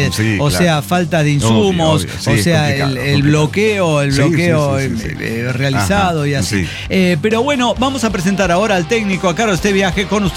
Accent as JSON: {"language": "Spanish", "region": "San Luis Potosí", "country": "Mexico", "said": "yo soy de San Luis Potosí."}